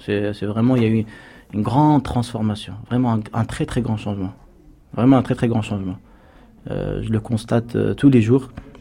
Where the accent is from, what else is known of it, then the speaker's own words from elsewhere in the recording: Argenteuil, Île-de-France, France; né le 27 juillet 1987. Donc j'ai grandi à Argenteuil.